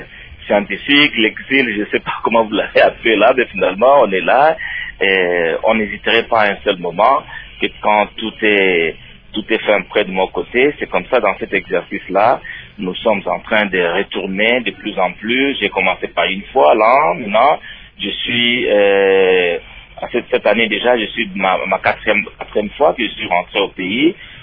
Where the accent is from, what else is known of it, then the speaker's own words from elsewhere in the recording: Eto, DR Congo; born there; la clinique que nous sommes en train de monter dans mon village natal, à Eto